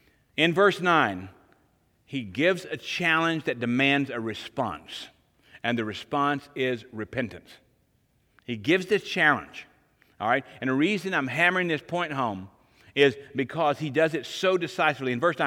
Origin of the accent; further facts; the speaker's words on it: Paris, Arkansas, United States; born there; born in the same town I was born in Paris, Arkansas.